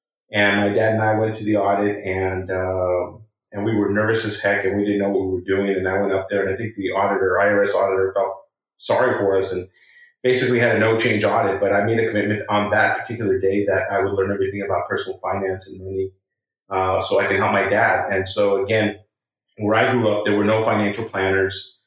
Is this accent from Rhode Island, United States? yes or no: no; Boyle Heights, California, United States; I was born and raised in Boyle Heights, California, and back in the 60s and 70s, a pretty rough neighborhood.